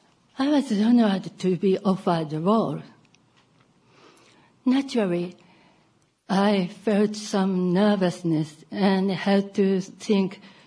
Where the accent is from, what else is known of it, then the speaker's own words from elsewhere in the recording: Kochi, Japan; born there; English is a second language; I was born in Kochi, a small city in Japan's Shikoku region.